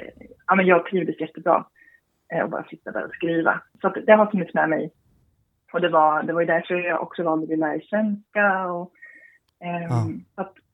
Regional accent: Norrköping, Östergötland, Sweden; jag befinner mig i Norrköping. Där också min bok utspelar sig. Jag är född här och uppvuxen här och har kommit tillbaka hit.

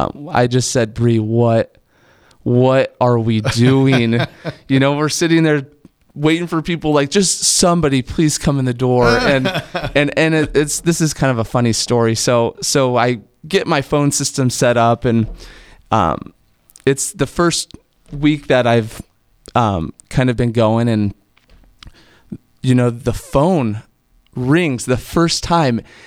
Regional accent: Fremont, Nebraska, United States; Yeah, so I'm from Fremont originally. Went to school in Lincoln for accounting

